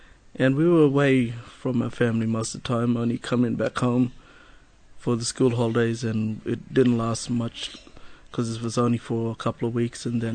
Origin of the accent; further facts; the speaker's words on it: Yamagico, Queensland, Australia; also born or lived in Cairns / Cowan; I was born in Cairns. I grew up at Yamagico up in the NPA, and then later moved to Cowan when I was about 8, 9, I think, when we moved back to Cowan, yeah.